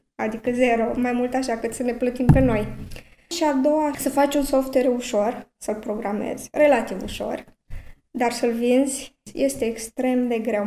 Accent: Pașcani, Iași County, Romania; also born or lived in Heidelberg, Germany; eu, de exemplu, vin din Pașcani, deci Iași, într-adevăr, s-a ridicat foarte, foarte mult. Și chiar e un oraș în care se poate trăi. La început aveam dubii că o să pot să trăiesc în România după ce am trăit într-un oraș absolut superb din Germania, Heidelberg

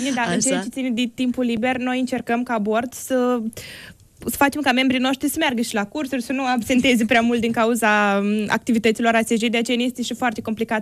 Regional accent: Soroca, Soroca District, Moldova; Eu sunt din Republica Moldova și în orașul de unde sunt eu, din Soroca, era organizații de tineret, asociații, consilii ale tinerilor

